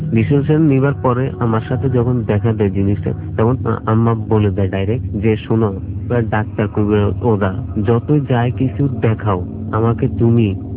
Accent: Chittagong, Chittagong Division, Bangladesh; আমি চট্টগ্রাম থেকে আসছি।

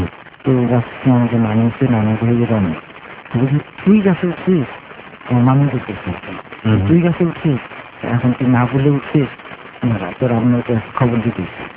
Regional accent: Rangpur, Rangpur Division, Bangladesh; আমার বেড়ে ওঠা রংপুরে, রংপুরে আমার জন্মস্থান।

